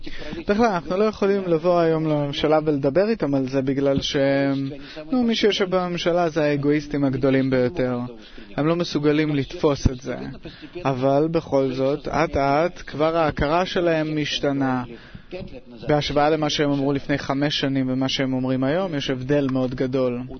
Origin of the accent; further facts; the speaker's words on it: Belarus; מבלרוסיה.